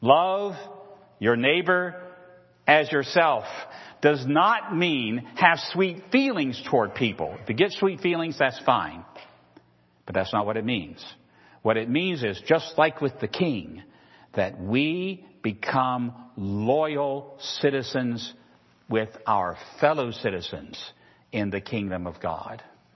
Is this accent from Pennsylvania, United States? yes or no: no; Virginia, United States; Now, I'm a Southerner. I'm from Virginia. So we're talking family talk here now, okay?